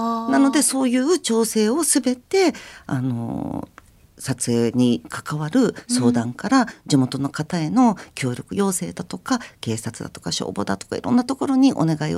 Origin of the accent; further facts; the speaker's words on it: United States; 実は私アメリカ育ちでもあって